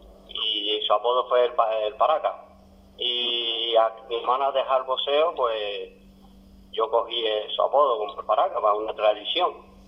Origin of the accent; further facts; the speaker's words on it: Telde, Canary Islands, Spain; Yo soy de Jinama, donde está la calle Loma de la Bruja.